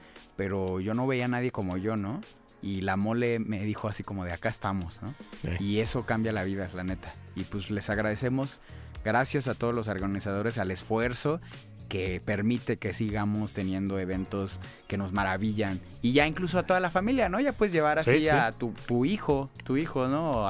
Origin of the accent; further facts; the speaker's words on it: Uruapan, Michoacán, Mexico; Yo de niño, un niño en Uruapan que casi nadie le gustaba lo que a mí